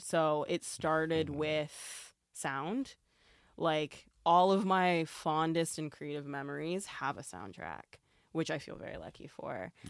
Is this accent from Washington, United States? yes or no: no; Eugene, Oregon, United States; So I was born in Eugene, Oregon. I lived there until I moved to Portland for college.